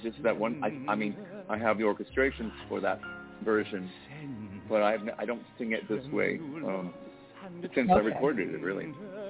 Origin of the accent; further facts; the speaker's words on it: Orlando, Florida, United States; I'm going to my hometown of Orlando, Florida in February for the month to do a production of The Fantastics.